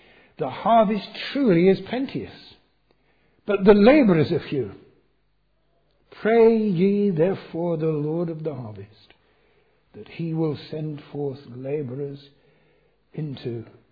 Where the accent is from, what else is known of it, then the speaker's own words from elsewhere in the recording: London, United Kingdom; As a Londoner, I was evacuated down to North Devon